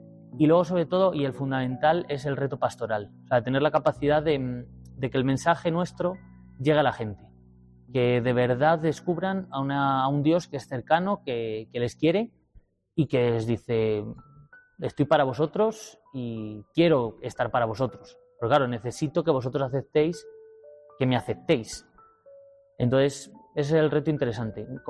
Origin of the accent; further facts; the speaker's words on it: Benavente, Castile and León, Spain; cuando vuelvo aquí a España, a la diócesis, básicamente estuve colaborando en mi pueblo, en Benavente